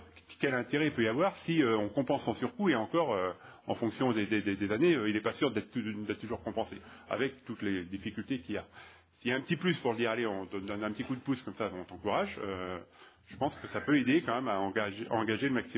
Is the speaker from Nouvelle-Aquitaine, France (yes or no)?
yes; Nouvelle-Aquitaine, France; chez moi en Charente-Maritime, hein, deuxième zone humide de France